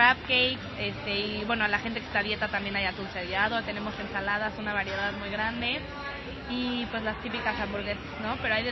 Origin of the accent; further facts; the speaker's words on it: Mexico; celebrar la independencia de México y que somos mexicanos comiendo chiles en nogada